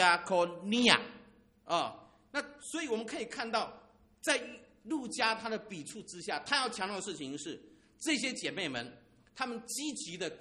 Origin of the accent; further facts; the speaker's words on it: Taiwan; 这个我们台湾人比较不会这样念哦